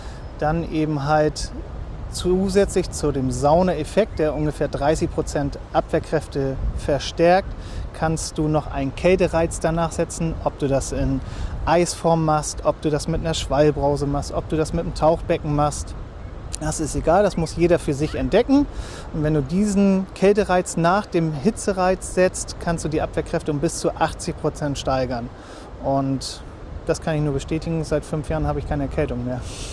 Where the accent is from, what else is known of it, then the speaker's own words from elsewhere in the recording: Lübeck, Schleswig-Holstein, Germany; born there; now in Fehmarn, Germany; das Wasser und die Ostsee hat mich von meinem ersten Tag quasi an begleitet, da ich gebürtiger Lübecker bin. Und jetzt bin ich eben halt quasi angekommen, wo ich hin wollte, ans Meer.